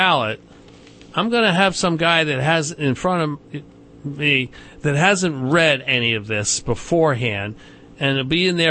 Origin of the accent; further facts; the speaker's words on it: Lunenburg, United States; Long, long ago, before the internet, after push-button phones, I grew up in Lunenburg.